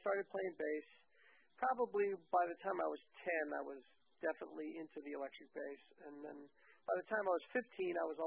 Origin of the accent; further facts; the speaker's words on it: Brooklyn, New York, United States; So when I was a kid growing up in Brooklyn, in New York, I wanted to do everything that he did.